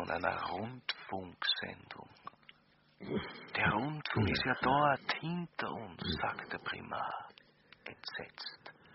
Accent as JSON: {"language": "German", "region": "Vienna", "country": "Austria"}